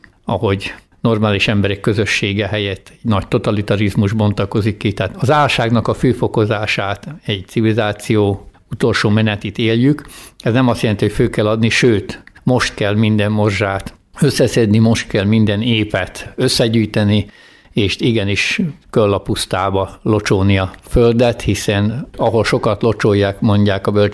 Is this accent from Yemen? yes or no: no; Kanjiža, Vojvodina, Serbia; Délvidékről, Magyarkanizsáról jöttem.